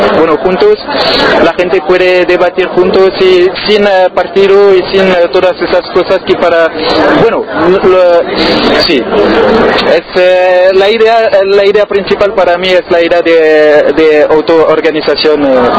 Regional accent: France; Spanish is a second language; now in Spain; porque soy de Francia, y antes de venir aquí

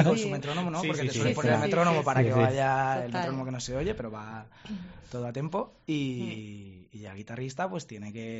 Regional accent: Toledo, Castilla-La Mancha, Spain; now in Madrid, Spain; Yo vengo de Toledo, pues de tocar en grupos por allí, a cuadros

